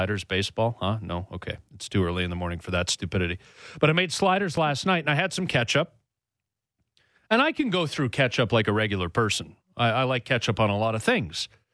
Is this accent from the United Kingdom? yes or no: yes; Scotland, United Kingdom; dude, I'm Scottish. I'm good with it.